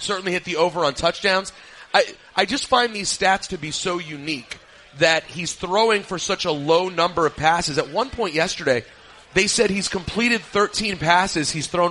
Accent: Washington, District of Columbia, United States; Yeah, but I always had Nationals hats because I'm from D.C. I'm not from Baltimore.

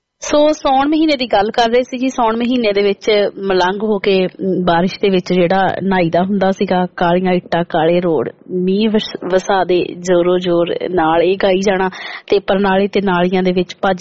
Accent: Punjab, India; ਮੈਂ ਹੁਸ਼ਿਆਰਪੁਰ ਡਿਸਟ੍ਰਿਕਟ ਤੋਂ ਬਿਲੋਂਗ ਕਰਦੀ ਹਾਂ ਤੇ ਜਿਹੜਾ ਹੁਸ਼ਿਆਰਪੁਰ ਡਿਸਟ੍ਰਿਕਟ ਹੈ ਉਹ ਤਾਂ ਵੈਸੇ ਹੀ ਚੂਹਾਂ ਦੇ ਕਰਕੇ ਬੜਾ ਮਸ਼ਹੂਰ ਹੈ

